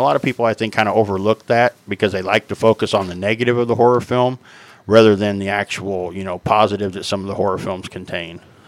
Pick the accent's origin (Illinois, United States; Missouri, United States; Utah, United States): Missouri, United States; St. Joseph; Well, actually, I come from St. Joseph, Missouri, and in the city that I live in, there's a Hastings.